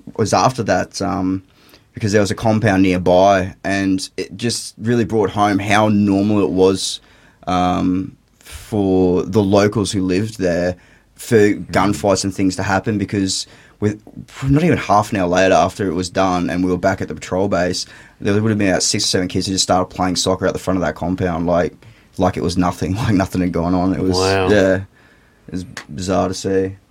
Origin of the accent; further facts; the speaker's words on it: Australia; born there; I got lucky and I was born in Australia